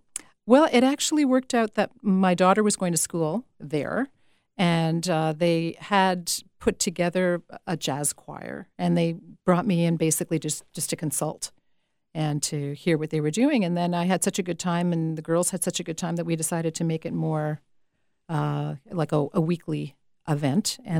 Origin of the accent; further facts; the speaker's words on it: Toronto, Ontario, Canada; I'm from Toronto.